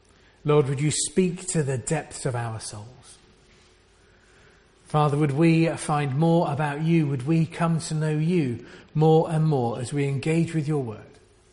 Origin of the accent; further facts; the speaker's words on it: Reading, South East England, United Kingdom; I grew up in Reading. He called us as stubborn as oxen.